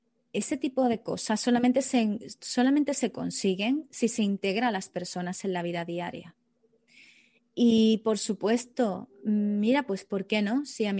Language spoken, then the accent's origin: Spanish; Seville, Andalusia, Spain; also born or lived in Granada; Echo mucho de menos la casa en la que yo vivía en mi antigua ciudad en Granada. Yo soy de aquí, soy de Sevilla, pero durante 7 años viví en Granada.